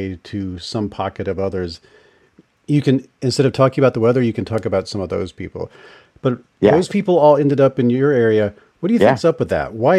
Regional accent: Mississippi, United States; because I grew up in the Deep South, I grew up in Mississippi

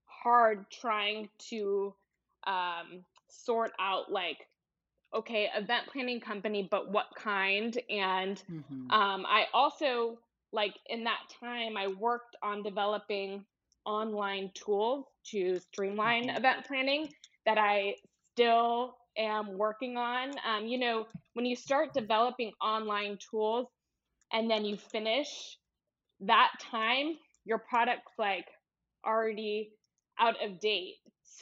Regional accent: Houston, Texas, United States; So I'm originally from Houston, and I went away for college.

